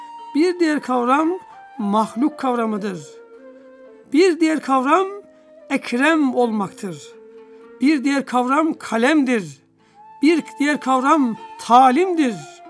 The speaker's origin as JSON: {"language": "Turkish", "region": "Sivas", "country": "Turkey", "said": "Bizim bendeniz de acizane Anadolu'nun tabiri caizse ortasından Sivas'tan bir kardeşiniz olarak bizim oralarda bir adet vardır."}